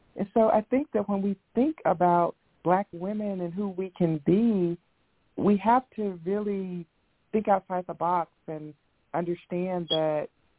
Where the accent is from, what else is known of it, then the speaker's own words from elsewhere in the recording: Montgomery, Alabama, United States; the Children's Museum in Montgomery, Alabama, which is my hometown